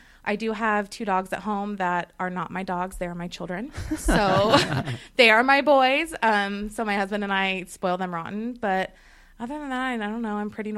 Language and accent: English; Sacramento, California, United States; I was born and raised in Sacramento, so I am a Sacramento girl.